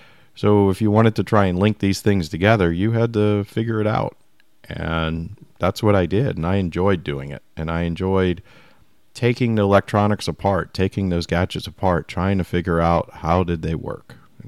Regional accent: New Orleans, Louisiana, United States; I'm from New Orleans

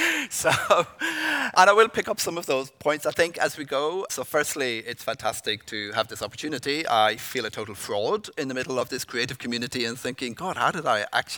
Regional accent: Ireland; also born or lived in United Kingdom; now in Sydney, Australia; I'm Irish and in the UK, and been in this role for about 2 years here in Sydney.

